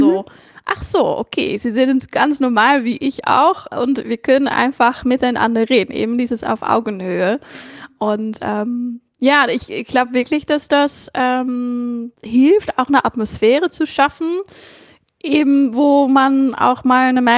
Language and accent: German; Netherlands